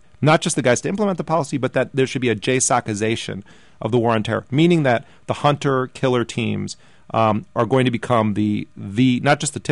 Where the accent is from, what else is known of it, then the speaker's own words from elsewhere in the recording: United States; And that's a pretty sobering reality to face as an American going to these countries, to hear people saying you're the terrorists.